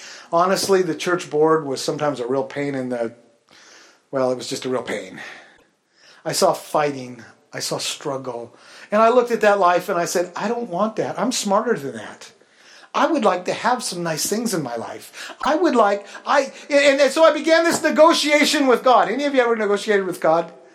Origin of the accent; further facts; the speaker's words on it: Grace Harbor, United States; I grew up in Grace Harbor, spent a lot of time on the water out there